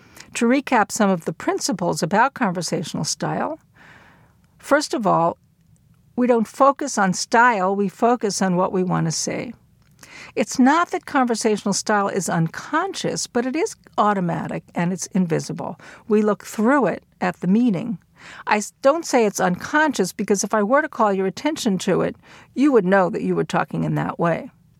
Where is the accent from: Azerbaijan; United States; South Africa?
United States; Brooklyn, New York; I grew up in Brooklyn, New York, and my sense of physical distance is a fairly close one.